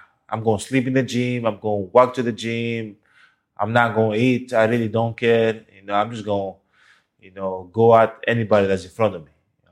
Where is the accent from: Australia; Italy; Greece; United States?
Greece; I was born and raised in Greece. So my parents came from Nigeria to Greece